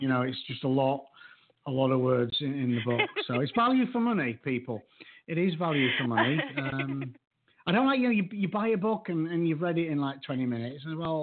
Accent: Yorkshire and the Humber, United Kingdom; No, I'm from Yorkshire. It's going to be below freezing before we put a coat on.

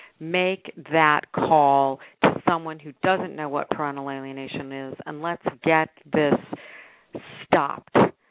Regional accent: Chicago, Illinois, United States; I'm from Chicago. Love that town.

